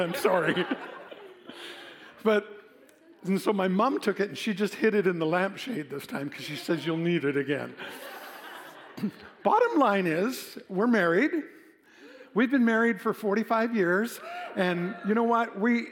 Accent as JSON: {"language": "English", "region": "Scotland", "country": "United Kingdom", "said": "I'm Scottish, okay? I can't help it."}